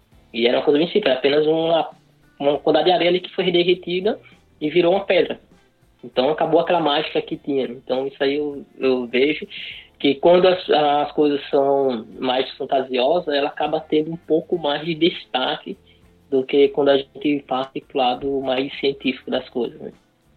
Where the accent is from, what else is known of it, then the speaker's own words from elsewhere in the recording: Alagoas, Brazil; moved away; sou alagoano, vim de Alagoas para cá para trabalhar no IFSC.